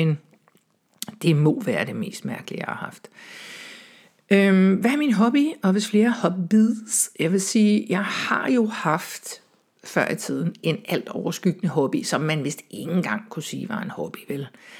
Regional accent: Søborg, Capital Region of Denmark, Denmark; born there; also born or lived in Bagsværd / Madison, United States; now in Copenhagen, Denmark; Jeg er født i Søborg. Ja, det er det. Og der bor jeg ikke mere. Nu bor jeg i København. Jeg bor på Østerbro. Og jeg bor alle mulige steder. Ja, vi har simpelthen flyttet rigtig meget rundt. Vi har også boet i Bagsvær. Vi har også boet i Wisconsin. I by, der hedder Madison, over i USA.

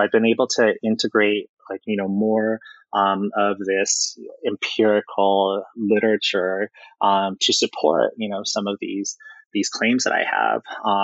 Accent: Philippines; I'm a Filipino vegetarian with an asterisk.

